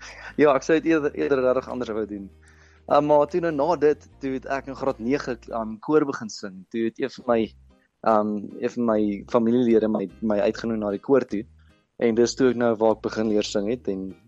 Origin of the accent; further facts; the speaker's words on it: Alberton, Gauteng, South Africa; ek is nog altyd van Alberton af, ek is gebore, ek gaan nog 'n klein rukkie wees, gaan ek Pretoria toe skiet